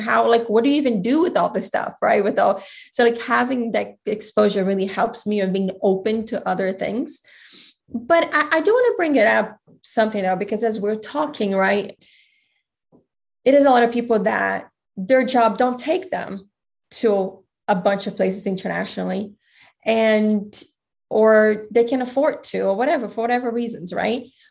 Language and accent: English; Brazil; also born or lived in United States; Because I came from Brazil, then United States, then went to all those places and truly lived like they did.